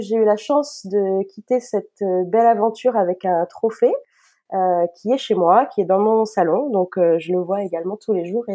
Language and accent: French; Nantes, Pays de la Loire, France; j'ai 41 ans. Je suis nantaise, je vis toujours dans la région nantaise. J'ai eu l'occasion de vadrouiller à certaines périodes de ma vie, mais je suis revenue dans ma région natale il y a maintenant une dizaine d'années environ.